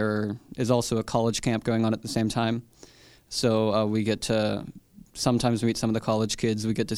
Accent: Beaver, Pennsylvania, United States; I play the violin. I'm from Beaver

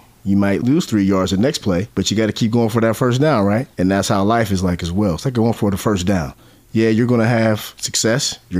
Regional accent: McKeesport, Pennsylvania, United States; McKeesport, I attended Centennial Elementary. Then I attended McKeesport High School. At the time I was growing up in McKeesport, the one big thing that was becoming huge was the drug game.

